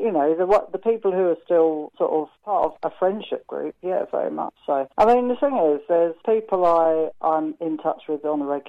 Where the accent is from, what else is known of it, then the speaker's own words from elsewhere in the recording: London, United Kingdom; I'm from London, and it rains a lot.